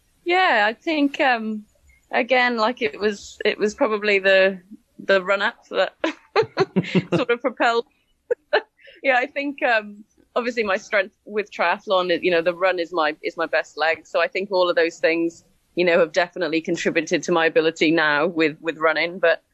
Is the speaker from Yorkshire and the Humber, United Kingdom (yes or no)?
no; Wales, United Kingdom; moved away as an adult; now in Cairns, Australia; No, I'm originally from Wales, and I've been in Australia now for 11 years. I came out with a backpack and basically never went home.